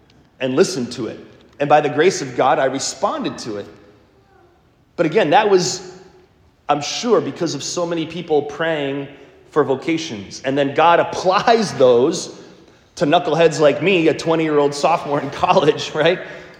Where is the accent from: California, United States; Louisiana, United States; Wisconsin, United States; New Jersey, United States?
Wisconsin, United States; Milwaukee; but I grew up in Milwaukee, so he was a convert, by the way.